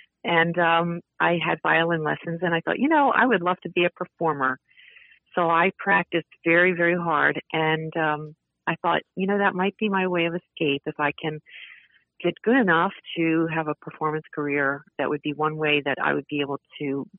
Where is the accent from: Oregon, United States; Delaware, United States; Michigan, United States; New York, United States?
Delaware, United States; Wilmington; I grew up in the city of Wilmington, Delaware.